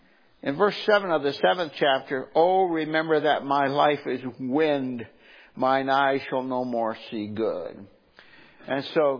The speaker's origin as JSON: {"language": "English", "town": "Detroit", "region": "Michigan", "country": "United States", "tie": "born or raised there", "also_born_or_lived": "California", "lives_now": "Indiana, United States", "said": "I grew up in Detroit, and, you know, when I got out of the Corps, I moved to California, and I got used to living without winters."}